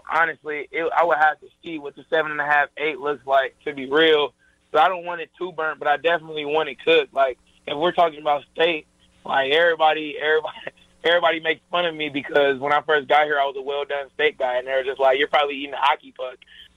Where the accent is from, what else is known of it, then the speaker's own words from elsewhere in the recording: Detroit, Michigan, United States; I'm from Detroit, so I definitely grew up listening to a little